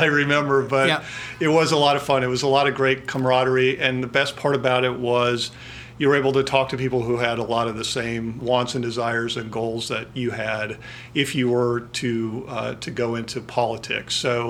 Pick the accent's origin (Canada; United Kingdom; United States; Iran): United States; North Dakota; born there; also born or lived in Wyoming; I was born actually in North Dakota, so